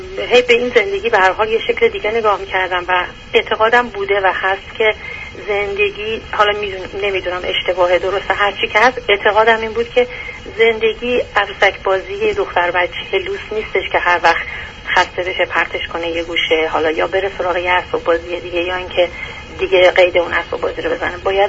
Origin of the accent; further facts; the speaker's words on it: Iran; moved away as an adult; also born or lived in Malaysia; now in Canada; ما از ایران اومدیم بیرون و من یه سالی تقریبا حدود 4 سال تو مالزی زندگی کردم